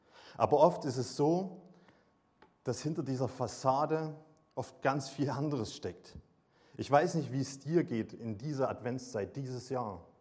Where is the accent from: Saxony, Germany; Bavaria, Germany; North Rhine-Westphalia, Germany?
Saxony, Germany; Wir kommen ja aus dem Vogtland, das ist so Randerzgebirge, würden manche sagen. Ich würde sagen, es thront über dem Erzgebirge.